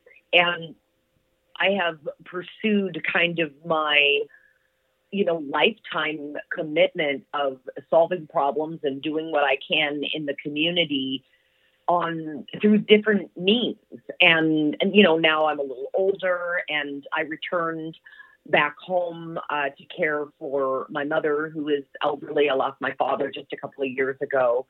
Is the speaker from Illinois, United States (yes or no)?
no; Washington, United States; also born or lived in Oregon; I was born in Oregon, but since a day old, I have been a Washingtonian.